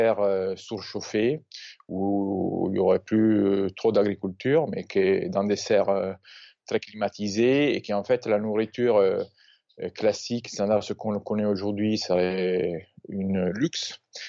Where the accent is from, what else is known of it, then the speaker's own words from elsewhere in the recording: Italy; Je suis italien. J'ai grandi en Italie.